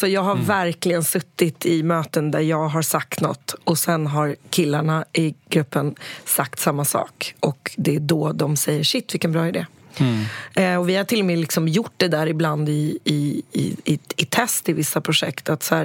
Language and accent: Swedish; Sweden; det finns ingenstans i världen där jag är så svensk som när jag är i USA